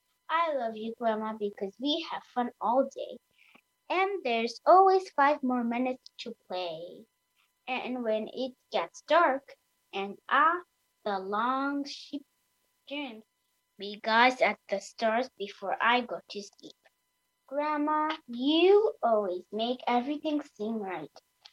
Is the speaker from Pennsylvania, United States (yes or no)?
no; Hudson, New York, United States; I'm also from Hudson, and I'm 7 years old.